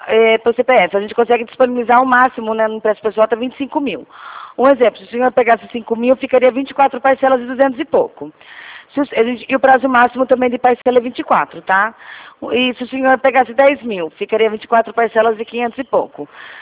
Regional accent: Rio Claro, São Paulo, Brazil; Eu sou aqui de Rio Claro.

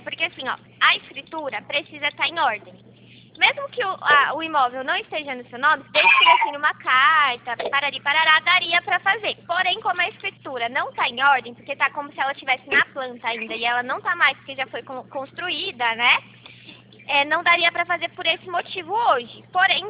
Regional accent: Rio Claro, São Paulo, Brazil; Eu sou de Rio Claro, São Paulo.

